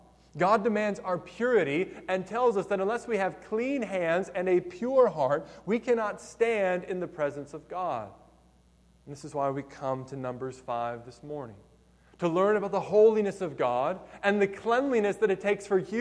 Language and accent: English; United States; Like, I am so American in this moment.